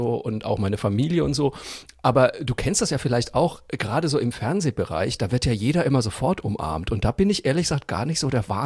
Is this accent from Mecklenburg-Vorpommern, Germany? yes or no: no; Bavaria, Germany; ich bin Franke